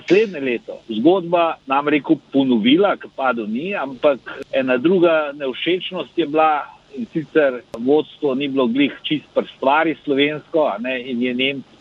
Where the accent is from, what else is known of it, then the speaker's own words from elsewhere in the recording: Tržič, Upper Carniola, Slovenia; prihajam iz Tržiča in smučanje samo po sebi bilo v Tržiču kar šport številka ena